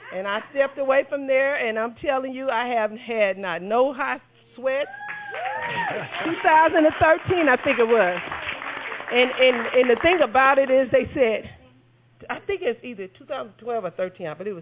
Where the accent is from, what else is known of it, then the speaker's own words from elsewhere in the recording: Kansas City, Missouri, United States; I'm from Kansas City, Missouri.